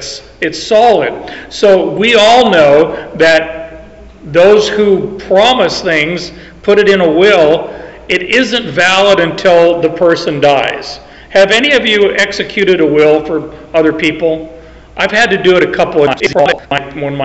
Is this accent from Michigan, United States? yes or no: no; Phoenix, Arizona, United States; I grew up in Arizona. In Phoenix, I stand outside and I watch these big, fat, white snowflakes fall down and land on the desert and melt.